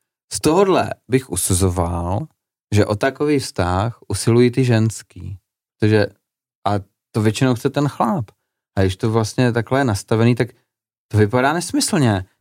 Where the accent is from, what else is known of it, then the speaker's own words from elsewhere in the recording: Olomouc, Olomouc Region, Czechia; protože já jsem z Olomouce, to je chmelařská oblast, u nás slivovice se neprovozuje, u nás vaří pivo.